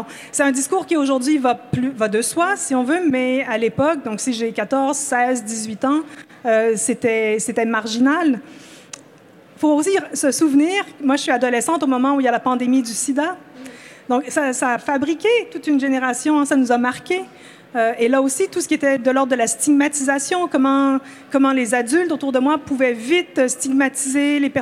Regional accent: Limoges, Ontario, Canada; Hein, Limoges, Ontario, oui.

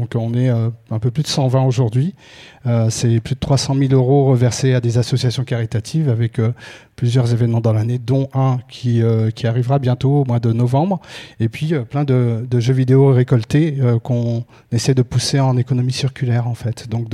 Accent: Créteil, Île-de-France, France; je viens de Créteil. Je ne sais pas pourquoi j'aime bien dire ça. Je vais me présenter là, la tour où j'ai vécu lors de mes jeunes années.

